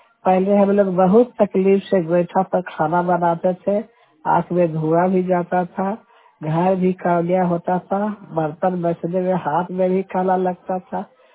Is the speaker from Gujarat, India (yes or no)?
no; Balawa, Bihar, India; मेरा जिला नालंदा से … गांव बलावा, पोस्ट जरूरपुर, थाना हिलसा से मैं बोल रही हूँ